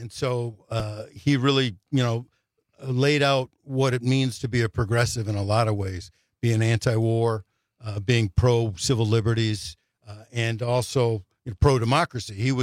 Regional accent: Highland Park, Illinois, United States; born there; I was born in Highland Park, Illinois, the northern suburbs.

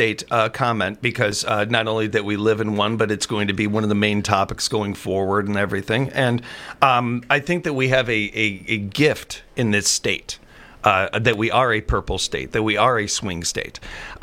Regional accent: Chicago, Illinois, United States; I grew up in a very political family. Growing up in Chicago, you are going to learn about politics.

